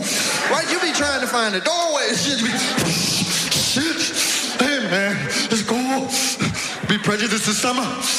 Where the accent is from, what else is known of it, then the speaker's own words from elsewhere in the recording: California, United States; I came from California, I hadn't been home about 5 years, and I went back home